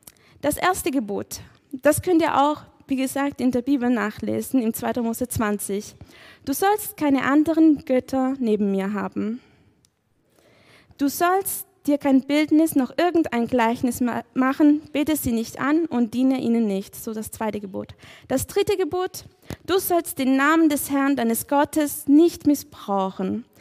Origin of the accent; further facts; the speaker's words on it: Sicily, Italy; German is a second language; Wie ihr gemerkt habt, ich komme aus Sizilien, deswegen so viele Beispiele.